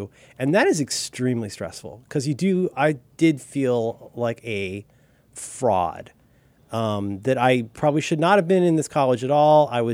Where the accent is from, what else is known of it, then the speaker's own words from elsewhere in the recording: Florida, United States; And I was a kid from Central Florida who was a dipshit.